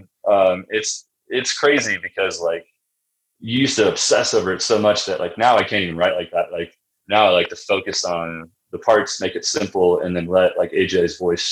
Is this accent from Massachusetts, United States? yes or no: no; Illinois, United States; So I grew up in Central Illinois.